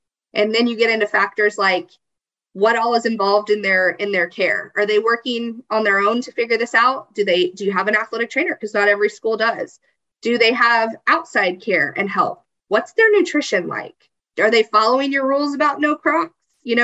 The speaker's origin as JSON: {"language": "English", "region": "Texas", "country": "United States", "said": "I know I'm from Texas, but I love California too."}